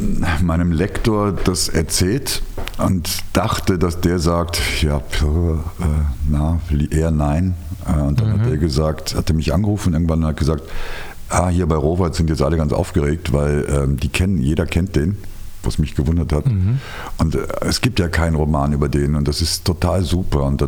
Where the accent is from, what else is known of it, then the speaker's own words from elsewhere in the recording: Rhineland, Germany; Ich bin ja Rheinländer und deswegen positiv.